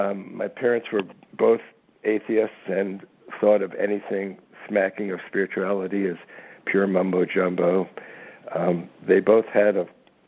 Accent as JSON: {"language": "English", "region": "New York", "country": "United States", "tie": "born or raised there", "also_born_or_lived": "Michigan", "said": "Well, I grew up outside of New York and outside of Detroit, and I grew up in a pretty political family"}